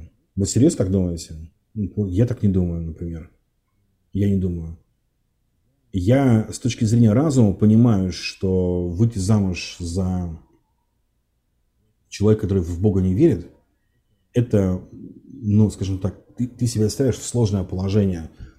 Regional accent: Russia; Я не русский, я россиянин, но не русский точно.

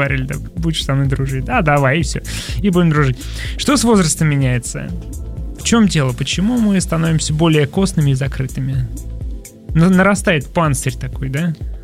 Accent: Moscow, Russia; born there; Да, я родился в Москве.

